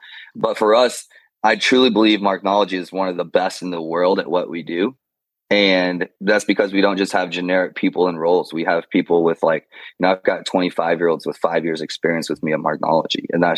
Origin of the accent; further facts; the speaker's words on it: DR Congo; growing up in Congo shaped my entire life, right? I was in a war zone.